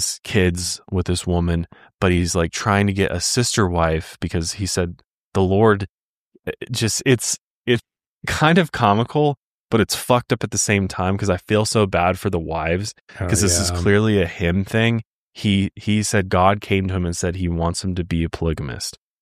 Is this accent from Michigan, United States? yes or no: no; California, United States; I grew up in California.